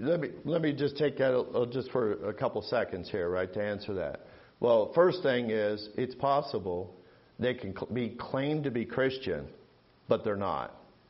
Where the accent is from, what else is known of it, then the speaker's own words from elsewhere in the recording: United States; We are blessed as Americans because of God.